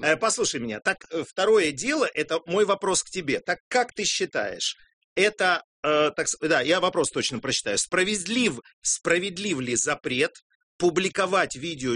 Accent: Russia; как простой россиянин

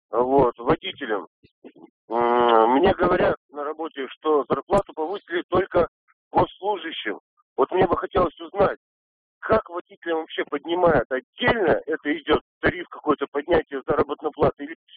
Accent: Perm, Perm Krai, Russia; я из Перми.

